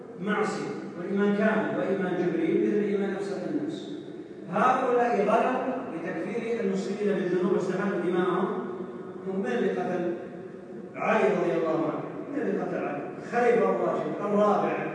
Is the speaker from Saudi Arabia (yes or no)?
yes; Saudi Arabia; يعني عندنا في السعودية الذين فجروا عندنا وحملوا السلاح